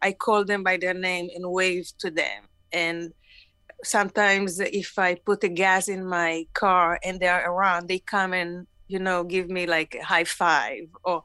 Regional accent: Israel; accent: Israeli; English is a second language; Even my accent, I couldn't get rid of my Israeli accent.

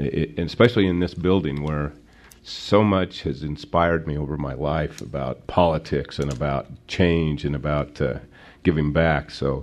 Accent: Utah, United States; born and raised in Utah. I was actually born in Provo, but we solved that. We, you know, my family moved at age 7, so.

